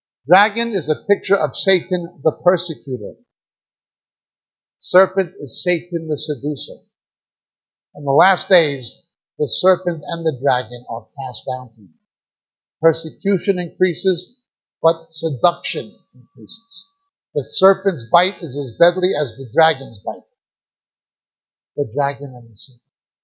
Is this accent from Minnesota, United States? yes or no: no; New York, United States; And I thought he was just making fun of me because I was from New York. I would believe anything. This Yankee would believe anything.